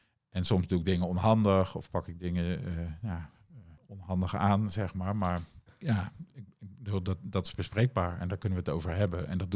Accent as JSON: {"language": "Dutch", "town": "Amsterdam", "region": "North Holland", "country": "Netherlands", "said": "Ik kom uit de Jordaan in Amsterdam. Dus ik heb een nuchtere Amsterdamse eigenwijsheid."}